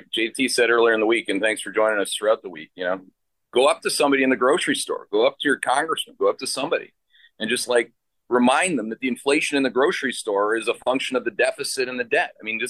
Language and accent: English; Canada; I'm Canadian, right?